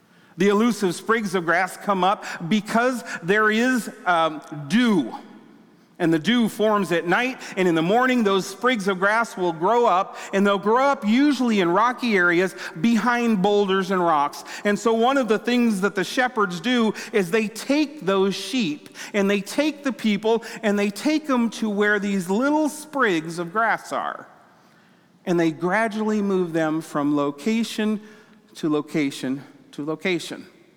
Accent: Australia; I grew up in Australia.

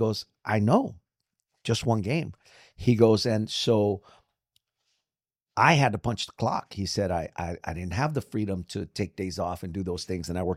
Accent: Santa Monica, California, United States; And for us, it was different now because we come from Santa Monica. It was all white people and Hispanics.

